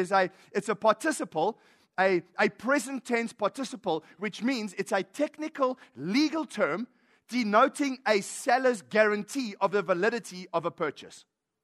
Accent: Port Shepstone, KwaZulu-Natal, South Africa; also born or lived in Kimberley / Johannesburg; I grew up in Port Shepstone. From Port Shepstone, I went to Kimberley. From Kimberley, I go to Johannesburg.

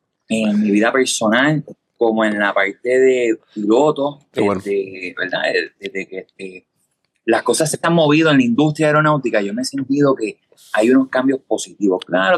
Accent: Cataño, Puerto Rico; also born or lived in Tacoma / Hinesville; mis papás eran militares y yo nací en Tacoma, Washington, viví en Hinesville, Georgia por unos años, yo prácticamente me considero que soy de Levittown, Cataño, aquí de Puerto Rico, soy adoptado puertorriqueño

